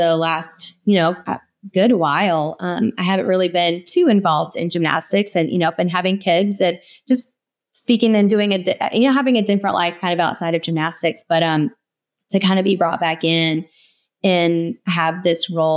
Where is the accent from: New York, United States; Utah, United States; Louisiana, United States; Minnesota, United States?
Louisiana, United States; Baton Rouge; and, you know, I'm from Baton Rouge. And so it was, just a little gym in Baton Rouge